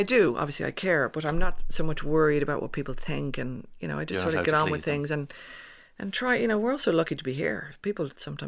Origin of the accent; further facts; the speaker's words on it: Ireland; "Doctor, I'm not bipolar at all. I'm Irish."